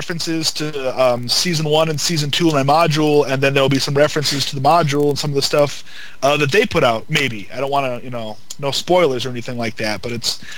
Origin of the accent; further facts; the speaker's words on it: Duluth, Minnesota, United States; I'm one guy from Duluth